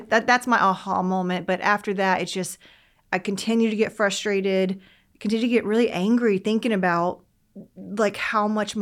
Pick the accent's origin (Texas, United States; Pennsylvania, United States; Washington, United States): Texas, United States; I say the hard G because I'm from East Texas